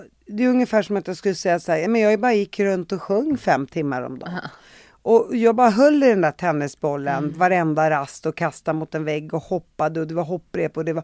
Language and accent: Swedish; Sweden; jag växte upp i Sverige